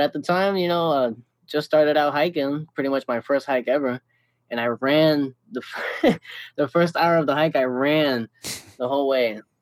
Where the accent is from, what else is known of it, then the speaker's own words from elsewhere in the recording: Port St. Lucie, Florida, United States; also born or lived in Fort Lauderdale; South Florida. I grew up, I was born in Fort Lauderdale, and I grew up in Port St. Lucie, mm-hmm. kind of like southeast of Florida, right on the coast.